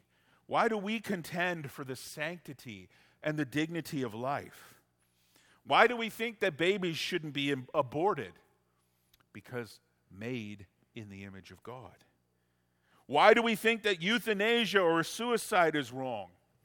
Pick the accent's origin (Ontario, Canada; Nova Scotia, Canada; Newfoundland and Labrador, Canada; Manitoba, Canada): Ontario, Canada; Simcoe; You know, growing up in Simcoe, as a teenager, I hated this so much. Simcoe's one of those towns where people have lived there a long time. My family lived there for a fairly long time.